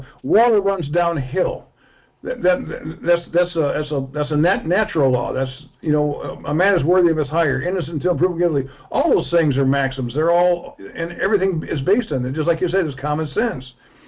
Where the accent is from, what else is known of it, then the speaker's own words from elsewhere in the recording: Michigan, United States; I'm from Michigan, and the Article 1, Section 1, the very first part of the Constitution says, all political power resides in the people.